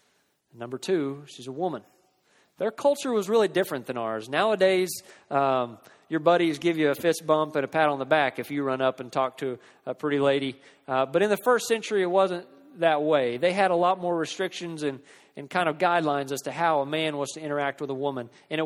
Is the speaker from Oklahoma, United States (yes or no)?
yes; Oklahoma, United States; Now, I am from Oklahoma, and I don't understand some of you Kentucky fans